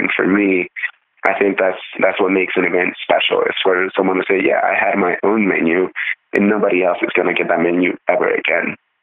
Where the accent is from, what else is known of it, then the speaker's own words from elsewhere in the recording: Honduras; like I said, I grew up in Honduras